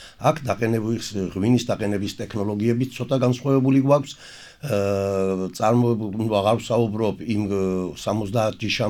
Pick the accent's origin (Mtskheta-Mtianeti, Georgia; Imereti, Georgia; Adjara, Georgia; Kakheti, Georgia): Adjara, Georgia; ვარ მევენახეობის ზონიდან, იქ დავიბადე, იქ გავიზარდე გედაში, ასე რომ ამ თემაზე დღეს სასიხარულო ჩემთვისაც ეხლა გამოსულა. რაც შეეხება მევენახეობას ჩვენს რეგიონში